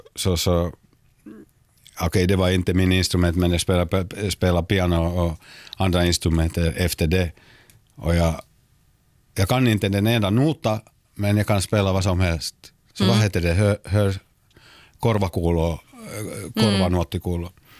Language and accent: Swedish; Pargas, Southwest Finland, Finland; first language Finnish; Swedish is a second language; Jag är finskspråkig, som ni kan höra.